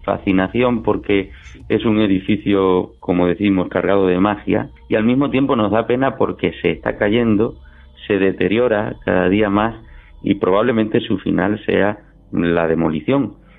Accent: Montijo, Extremadura, Spain; como yo soy de allí, de Montijo, allí viví mi infancia, mi adolescencia, mi juventud y también mi madurez

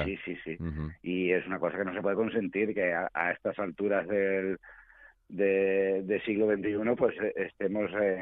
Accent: Extremadura, Spain; nosotros somos extremeños, esta es nuestra cultura y vamos para adelante con ella.

